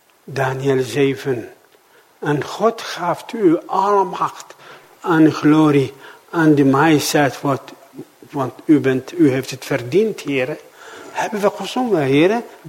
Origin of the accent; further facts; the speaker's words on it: Iraq; Dutch is a second language; now in Netherlands; Waar kom ik vandaan? Ik kom uit Irak, mijn vrouw komt uit Iran.